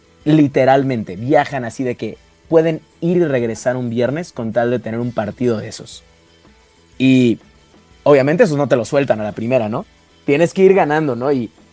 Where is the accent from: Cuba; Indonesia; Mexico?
Mexico; ¿De dónde eres? Y yo, de México.